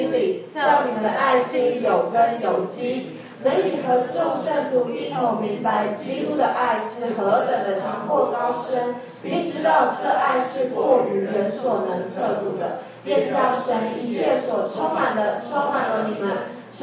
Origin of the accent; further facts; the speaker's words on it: Taipei, Taiwan; 我从小是在台北粮堂长大的。